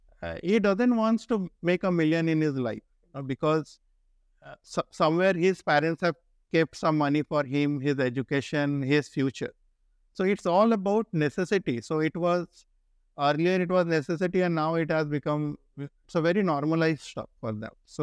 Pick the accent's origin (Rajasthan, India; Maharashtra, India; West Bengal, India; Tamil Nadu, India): West Bengal, India; Kolkata; kept me glued in India, especially in my hometown in Calcutta, that, I will stay here and I will do for the city of mine